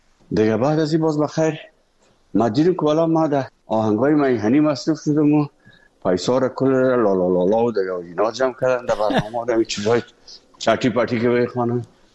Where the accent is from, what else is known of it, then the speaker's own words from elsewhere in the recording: Afghanistan; moved away; وقتی که من از افغانستان بر آمدم